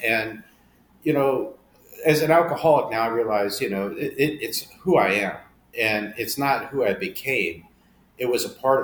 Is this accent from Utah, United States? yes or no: yes; Salt Lake City, Utah, United States; So, growing up in Salt Lake, you know, my dad and I, there was some tension there